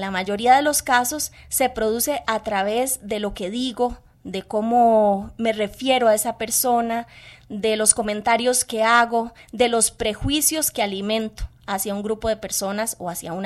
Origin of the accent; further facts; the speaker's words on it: Costa Rica; Este es un llamado para que nos veamos un poco como costarricenses